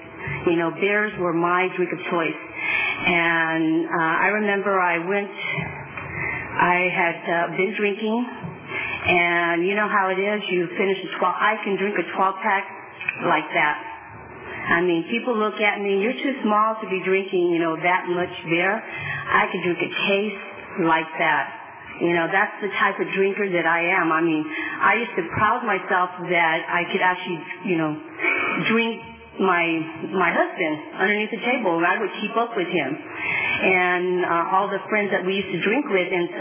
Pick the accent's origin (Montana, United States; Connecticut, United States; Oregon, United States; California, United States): California, United States; Fresno; I am from Fresno, and my home group is the Sierra Sky Park.